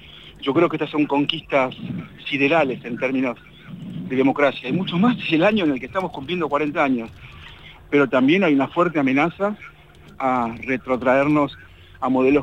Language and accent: Spanish; Argentina; como desde el sur, como argentinos, como latinoamericanos